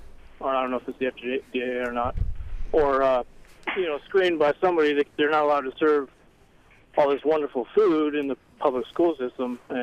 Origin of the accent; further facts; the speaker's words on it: Yakutat, Alaska, United States; and I grew up in Yakutat, and I growing up kind of noticed that there's a lot of kind of high sodium foods being served in the school